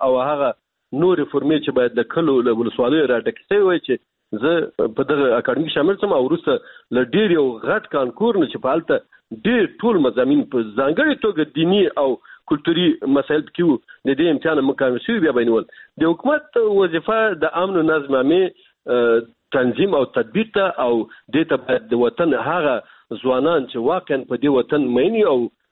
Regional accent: Afghanistan; موږ د بغلان یو

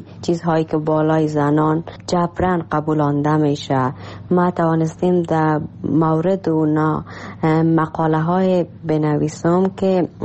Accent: Afghanistan; born there; moved away; درست است در کشوری که ما تولد شدیم افغانستان است،

